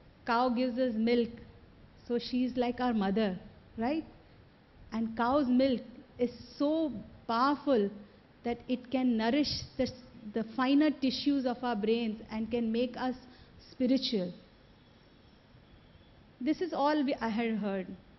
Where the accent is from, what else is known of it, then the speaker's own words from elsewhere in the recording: Mumbai, Maharashtra, India; I was brought up in Mumbai city.